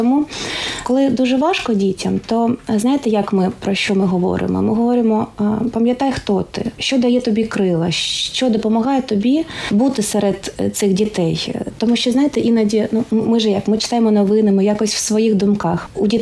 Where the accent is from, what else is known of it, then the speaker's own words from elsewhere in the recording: Dnipropetrovsk Oblast, Ukraine; Ви знаєте, я з Дніпровської області, раніше це називалося Дніпропетровська область, і ну, взагалі, це такий більш російськомовний був регіон, і я закінчила школу російською мовою.